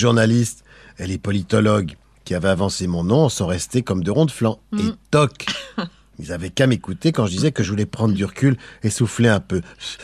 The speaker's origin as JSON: {"language": "French", "town": "Paris", "region": "Île-de-France", "country": "France", "said": "En tant que Parisien amoureux de sa ville"}